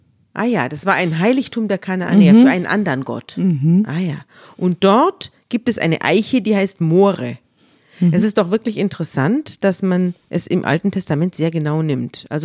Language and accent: German; Munich, Bavaria, Germany; wir kommen ja beide aus München